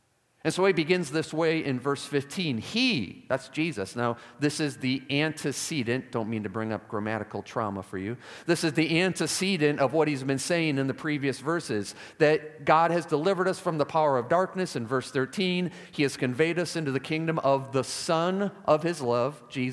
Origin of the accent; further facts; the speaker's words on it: Chicago, Illinois, United States; My teams, I'm from Chicago, born and raised, so we follow our Chicago teams.